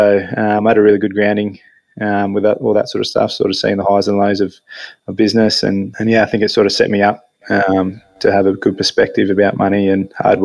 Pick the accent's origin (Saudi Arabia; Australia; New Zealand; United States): Australia; Canberra, Australian Capital Territory; So I grew up in Canberra.